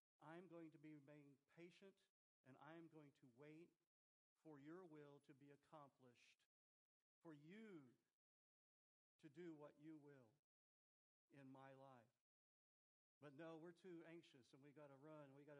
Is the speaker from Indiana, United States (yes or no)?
no; Texas, United States; churches, especially where I grew up in Texas, we were the ones who had all the money